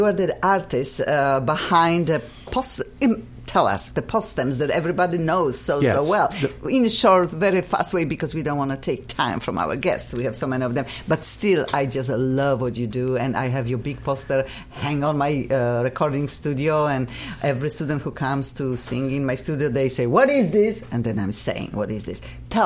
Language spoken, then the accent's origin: English; Poland; English is a second language; This is something what I remember from my country. I'm from Poland. Everybody knows it.